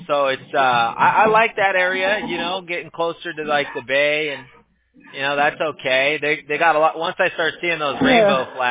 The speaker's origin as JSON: {"language": "English", "town": "Huntington Beach", "region": "California", "country": "United States", "tie": "born or raised there", "also_born_or_lived": "Santa Ana", "said": "I'm a beach boy. I was born in Santa Ana, but raised in Huntington Beach, California."}